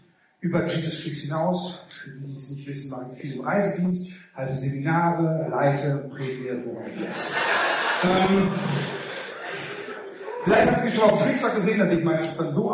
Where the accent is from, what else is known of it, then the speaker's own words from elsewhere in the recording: Remscheid, North Rhine-Westphalia, Germany; Ich bin aus Remscheid.